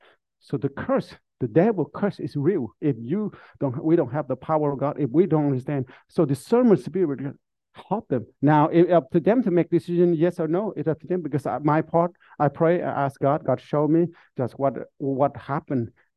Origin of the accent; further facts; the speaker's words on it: Vietnam; English is a second language; now in United States; A lot of people say do that from when we come from Vietnam.